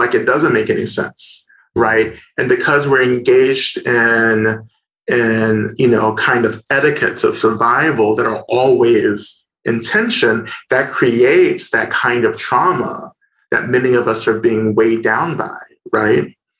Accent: the South, United States; moved away as an adult; now in Boston, United States; Because where I came from, like, I came from the South to Boston in my early 20s, like, no one meditated.

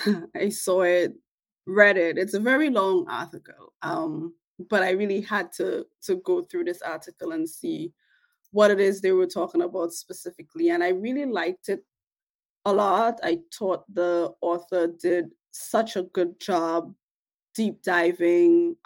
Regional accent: Weeksville, New York, United States; reading Weeksville, New York. I'm from Weeksville.

